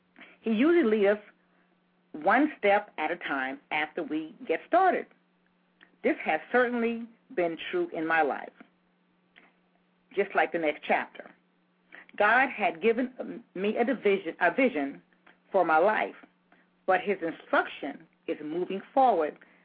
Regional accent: Walterboro, South Carolina, United States; I took a trip to my hometown, little small town called Walterboro, South Carolina.

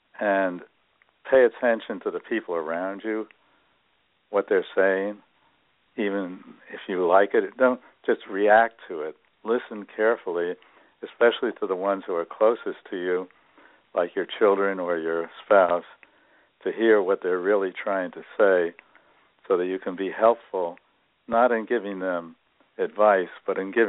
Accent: Brooklyn, New York, United States; I grew up in Brooklyn, New York, where the Dodgers were then a ball club.

